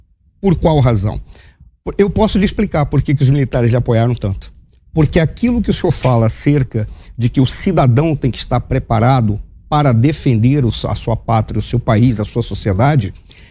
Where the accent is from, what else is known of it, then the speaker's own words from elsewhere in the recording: Amazonas, Brazil; Sou amazonense